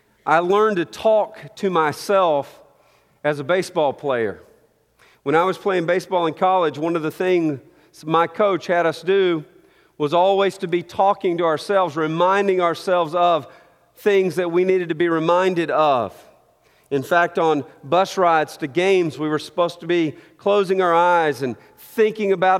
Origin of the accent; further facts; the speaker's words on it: Montgomery, Alabama, United States; And so right there in my hometown in Montgomery, Alabama, we had the Montgomery Rebels